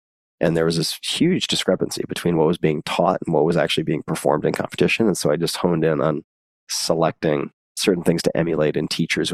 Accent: New York, United States; And I grew up on Long Island, keep in mind.

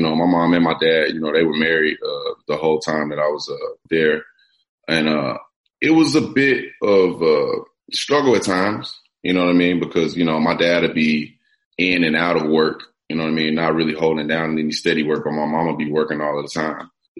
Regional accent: Gary, Indiana, United States; out there where I'm from Gary, Indiana, man. I grew up in a real blue collar, you know, tough town.

